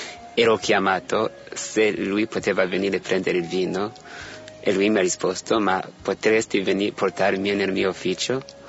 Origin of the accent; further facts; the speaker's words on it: Burundi; sono studente di Sofia, Istituto Universitario Sofia, vengo dal Burundi